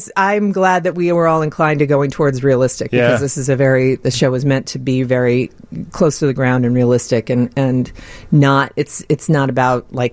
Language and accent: English; Chicago, Illinois, United States; Yeah, I was raised here in Chicago.